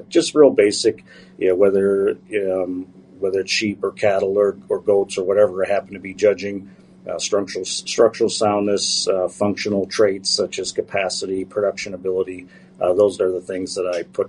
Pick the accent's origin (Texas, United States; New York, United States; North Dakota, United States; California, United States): North Dakota, United States; Carrington; So I grew up in North Dakota, just south of Carrington, on a ranch.